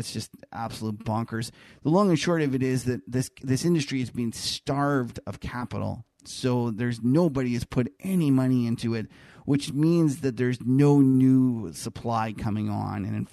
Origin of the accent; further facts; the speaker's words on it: Canada; as a Canadian